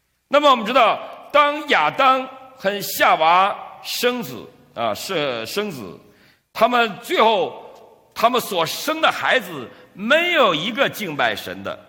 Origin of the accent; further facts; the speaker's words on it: China; 所以你看我们中国人特别重视吃喝啊，特别重视吃喝。